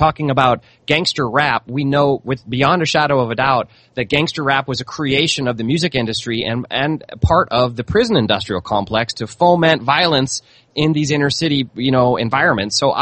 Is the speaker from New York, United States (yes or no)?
no; St. Louis, Missouri, United States; I'm from St. Louis, Richard, so I've got lots of friends who live there now